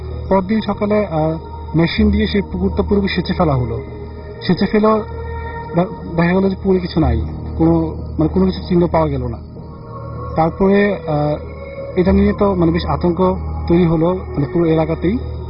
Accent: Comilla, Chittagong Division, Bangladesh; আমার দেশের বাড়ি কুমিল্লাতে

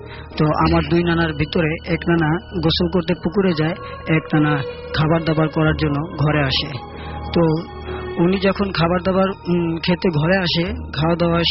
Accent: Bhola, Barisal Division, Bangladesh; আমি ভোলা থেকে এসেছি।

